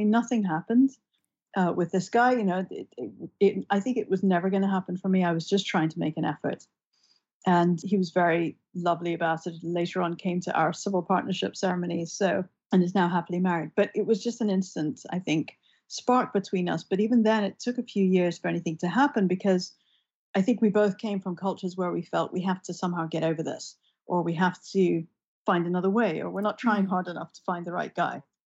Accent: London, United Kingdom; where I was growing up in London

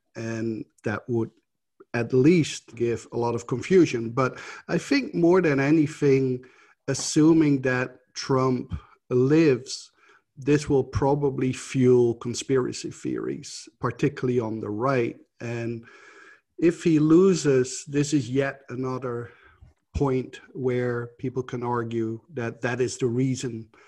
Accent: Netherlands; English is a second language; I'm from the Netherlands

